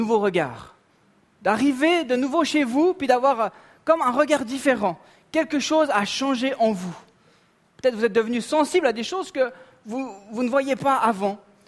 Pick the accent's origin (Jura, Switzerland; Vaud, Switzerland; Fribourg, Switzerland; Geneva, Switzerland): Vaud, Switzerland; Non, je suis vaudois. J'aime le lac Léman.